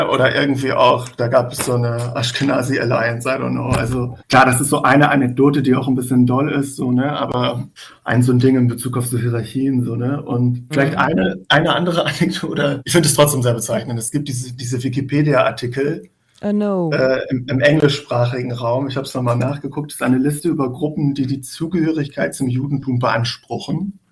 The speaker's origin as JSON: {"language": "German", "country": "Tajikistan", "said": "Und ich meinte dann so, nur ich komme halt aus Tadschikistan so."}